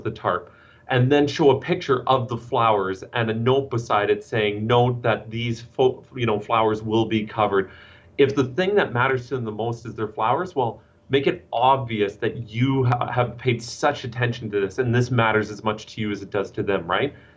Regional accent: Canada; you know, I'm Canadian, I follow hockey.

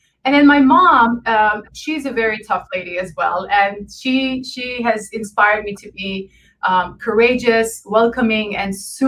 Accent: Beirut, Beirut Governorate, Lebanon; So I was born in Beirut, Lebanon. My Armenian ancestors survived the Armenian genocide in the 20th century, and they settled there. Growing up in Lebanon was pretty difficult

